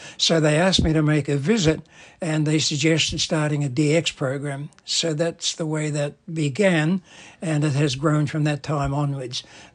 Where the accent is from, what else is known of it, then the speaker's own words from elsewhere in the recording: Australia; We didn't, being Australian and India as part of the British Empire as it was, we could go in and out without documents.